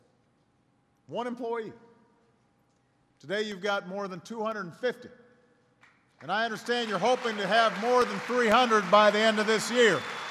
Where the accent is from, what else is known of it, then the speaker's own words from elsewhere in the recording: Illinois, United States; And I know from Illinois, you know, my home state